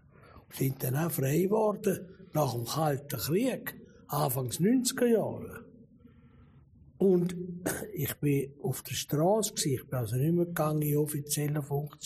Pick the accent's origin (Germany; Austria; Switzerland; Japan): Switzerland; also ich bin ja ein Schweizer, ein Offizier, ich bin Regimentskommandant von der Schweizer Armee.